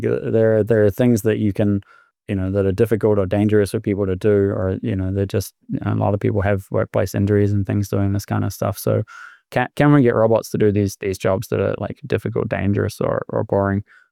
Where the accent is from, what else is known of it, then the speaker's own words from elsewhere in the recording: Te Puke, Bay of Plenty, New Zealand; I grew up in Te Puke, which is, you know, obviously kiwifruit capital of New Zealand represent.